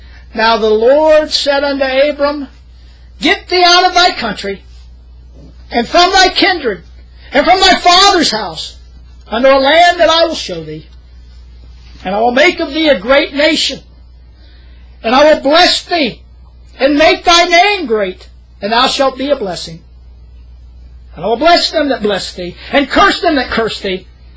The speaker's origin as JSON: {"language": "English", "region": "the South", "country": "United States", "said": "I'm glad I'm a good old Southern boy. You know, I'm glad I'm Scot-Irish."}